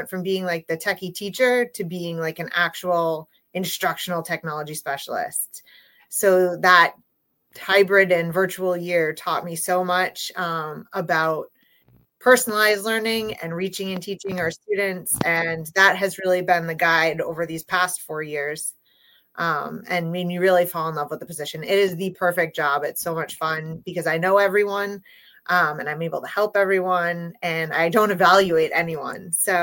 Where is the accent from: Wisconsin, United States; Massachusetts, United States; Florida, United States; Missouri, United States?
Massachusetts, United States; I'm from Massachusetts, and I work in Dartmouth Public Schools